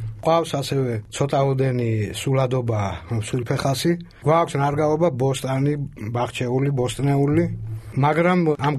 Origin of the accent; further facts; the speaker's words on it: Tbilisi, Georgia; სწავლობდი რუსულ სკოლაში, გადმოვედით თბილისში საცხოვრებლად, სადაც მეხუთე კლასიდან გავაგრძელე რუსულ სკოლაში სწავლა